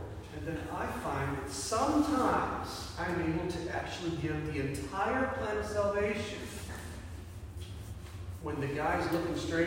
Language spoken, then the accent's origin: English; Ohio, United States; I said, you know, I'm from Ohio, and I know.